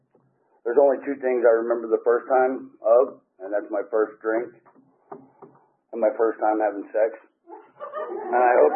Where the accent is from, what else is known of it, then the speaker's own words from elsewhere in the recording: Brick, New Jersey, United States; I grew up in Brick, New Jersey.